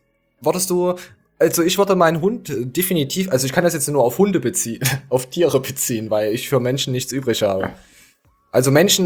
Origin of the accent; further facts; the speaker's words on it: Germany; Ich bin ja Deutscher.